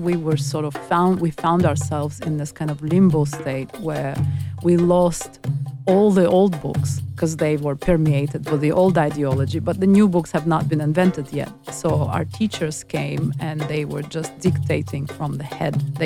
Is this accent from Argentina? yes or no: no; Azerbaijan; And I was born in Soviet Union and grew up in Soviet Union, so I spent most of my childhood in Soviet Azerbaijan.